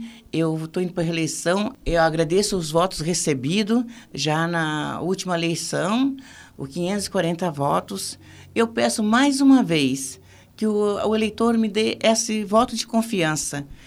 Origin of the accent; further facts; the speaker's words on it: Lauro Müller, Santa Catarina, Brazil; born there; eu nasci em Lauro Miller